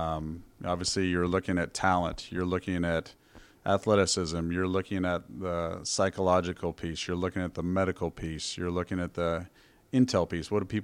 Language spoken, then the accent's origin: English; Des Moines, Iowa, United States; I'm Midwest guy, you know, probably no different than you. You grew up in Carmel. I grew up in Des Moines.